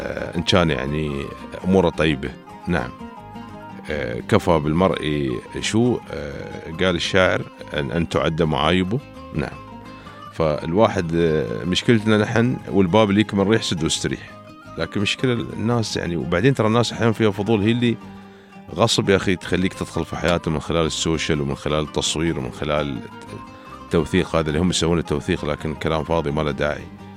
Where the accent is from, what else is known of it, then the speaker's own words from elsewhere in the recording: Dubai, United Arab Emirates; كيف بينعكس على منظومة المشتريات الحكومية عندنا في دبي